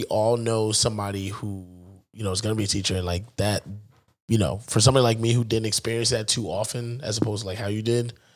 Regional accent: South Brunswick, New Jersey, United States; Because I grew up in South Brunswick. So, like, I was the only black kid in my class.

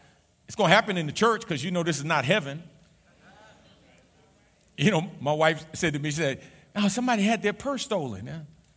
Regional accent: New York, United States; when I was a kid, growing up in the Jacob Riis Housing Projects, 465 East 10th Street, apartment 13H, 10009, Lower East Side of Manhattan off of FDR Drive

